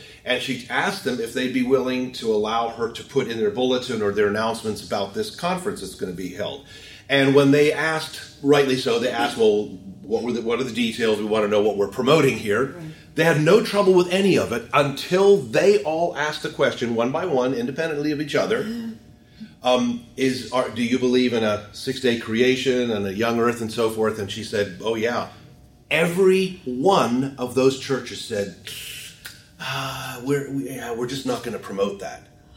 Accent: South Africa; I grew up in South Africa. I used to work for the National Park Service of South Africa.

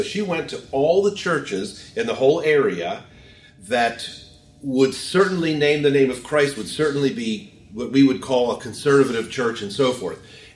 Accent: South Africa; I grew up in South Africa. I used to work for the National Park Service of South Africa.

